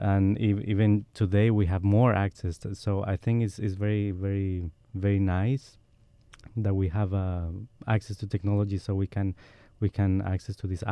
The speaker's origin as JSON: {"language": "English", "region": "Bogotá", "country": "Colombia", "tie": "born or raised there", "second_language": "English", "said": "I was born in Colombia, in Bogota, and I grew up around salsa and tangos and all this Colombian music."}